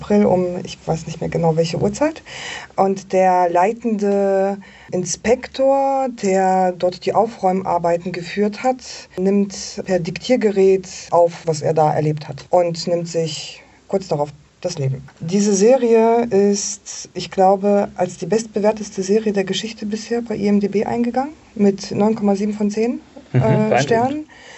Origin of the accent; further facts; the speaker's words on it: Poland; Also ich komme ja aus Polen